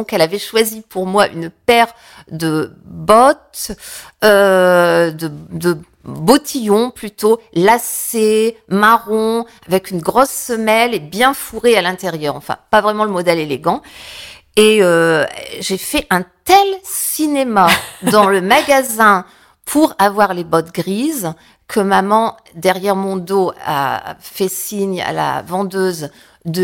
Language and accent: French; Hauts-de-France, France; Je suis une ch'ti, voilà.